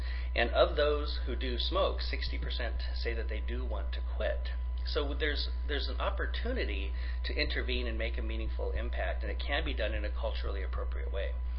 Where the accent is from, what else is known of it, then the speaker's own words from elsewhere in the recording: Pine Ridge, South Dakota, United States; And where I'm actually from Pine Ridge, South Dakota, and we did some site visits to places where they were doing daycare for babies and young children.